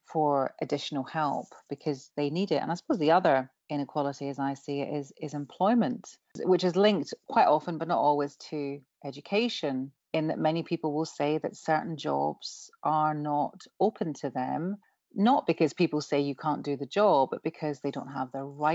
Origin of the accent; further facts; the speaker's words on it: Glasgow, Scotland, United Kingdom; born there; also born or lived in Bristol; I was born in Glasgow. I went to university in Bristol